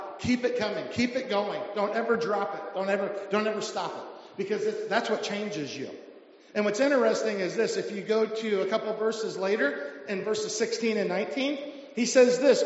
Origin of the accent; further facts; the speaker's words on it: Florida, United States; I grew up in Florida, so we had fire ants.